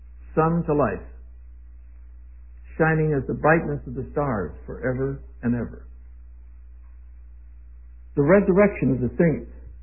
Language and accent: English; China; first language Mandarin; English is a second language; now in United States; Mandarin, which is my mother language, I was raised in China as a boy in the military, and spoke Mandarin fluently until I came back to America in 1930, some 73 or 4 years ago